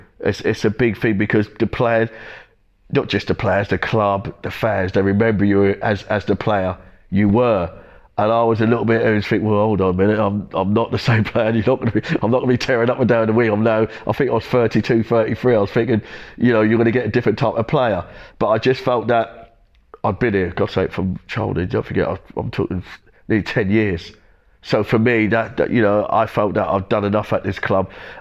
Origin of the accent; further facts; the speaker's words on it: Ipswich, East of England, United Kingdom; I'm always going to be an Ipswich guy. I'm from Witten Estate. I still live there now. I go back there all the time, and that's where I feel most comfortable.